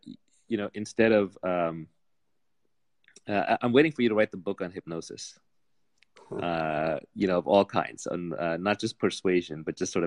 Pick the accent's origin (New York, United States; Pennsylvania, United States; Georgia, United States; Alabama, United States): New York, United States; New York City; I grew up in Jamaica, Queens, which is a really rough neighborhood.